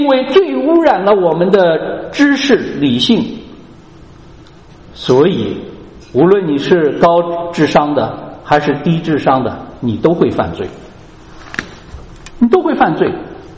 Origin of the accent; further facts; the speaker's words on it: China; 所以我们就争辩说，哎呀，你知道我们中国人口多，底子薄，8亿农民啊